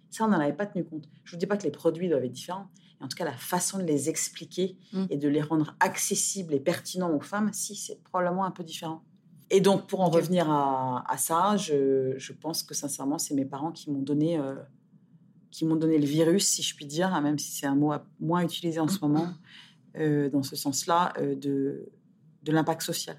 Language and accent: French; Gorée, Dakar, Senegal; born there; je suis née au Sénégal, sur l'île de Gorée, un côté presque de destin. Et puis ensuite, j'ai passé ma vie dans les pays émergents, Afrique, Asie, Moyen-Orient, pas Amérique latine.